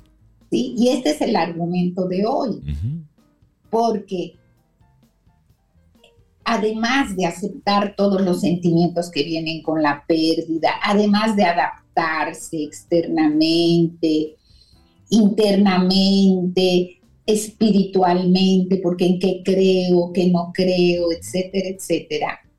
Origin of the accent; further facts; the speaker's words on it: Mexico; ustedes saben que yo soy mexicana, por lo que... crecí un poco con esta celebración del Día de los Muertos